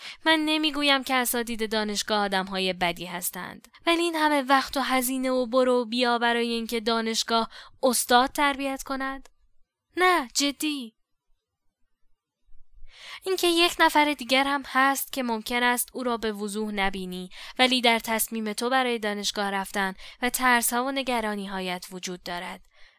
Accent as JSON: {"language": "Persian", "region": "Qazvin", "country": "Iran", "tie": "born or raised there", "said": "با یکی از دوستانم یک روز از قزوین به تهران آمدیم"}